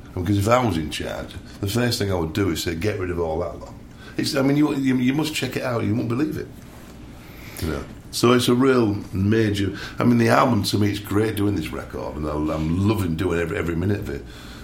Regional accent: England, United Kingdom; now in United States; I mean, I'm English from England

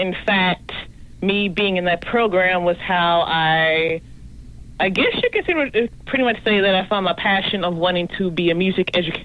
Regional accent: Beaumont, Texas, United States; I am from Beaumont.

